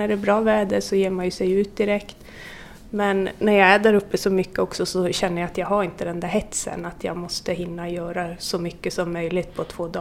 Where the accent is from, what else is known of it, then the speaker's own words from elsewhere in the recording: Jukkasjärvi, Norrbotten County, Sweden; jag är född och uppvuxen här uppe i Jukkasjärvi.